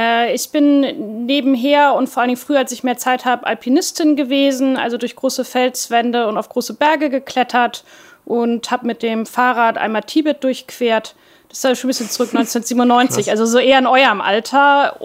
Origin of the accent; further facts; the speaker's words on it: Hamburg, Germany; Man weiß, dass ich geborene und gebürtige Hamburgerin bin, dass ich in einer unternehmerischen Familie groß geworden bin, im deutschen Mittelstand.